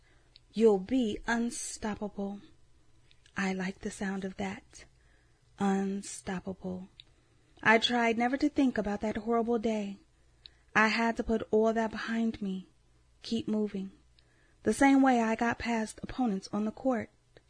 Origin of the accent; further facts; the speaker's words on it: Fort Lauderdale, Florida, United States; I was 7 years old, walking with my best friend to the school basketball court where I grew up in Fort Lauderdale, Florida.